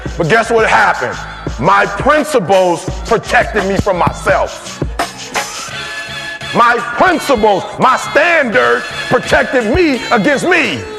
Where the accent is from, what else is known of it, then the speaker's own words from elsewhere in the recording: Detroit, Michigan, United States; I'm from Detroit. I wasn't taught. My mama didn't raise me to let nobody take advantage of me. That's not where I'm from.